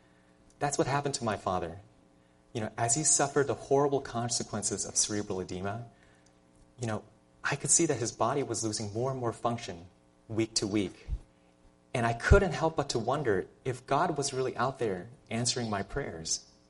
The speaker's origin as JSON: {"language": "English", "region": "Maryland", "country": "United States", "tie": "born or raised there", "said": "I was born and raised in Maryland, and I initially had no interest going into medicine."}